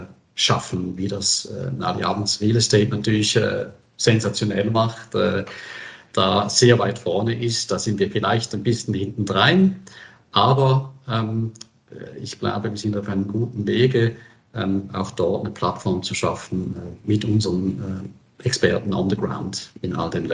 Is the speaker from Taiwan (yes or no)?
no; Switzerland; als Schweizer, ja, Bank, Schokolade, Käse, das sind so die Jargons bei uns